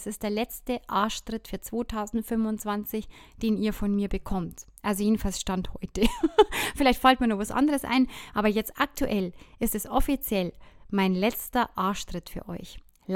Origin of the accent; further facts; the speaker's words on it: Bavaria, Germany; ich komme ja aus dem Bayerischen Wald